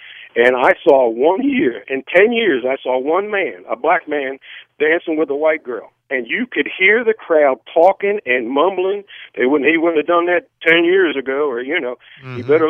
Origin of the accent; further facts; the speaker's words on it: South Plainfield, New Jersey, United States; I grew up in South Plainfield. So I moved down here